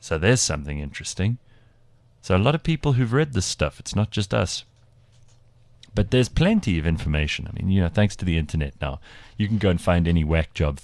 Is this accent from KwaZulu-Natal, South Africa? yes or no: yes; Durban, KwaZulu-Natal, South Africa; I wish I had because I'm from Durban and I knew it wouldn't have worked out.